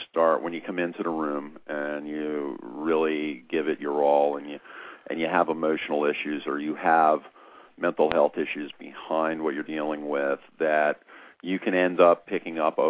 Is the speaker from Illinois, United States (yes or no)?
no; Queens, New York, United States; I know I'm from Queens, so I know the place.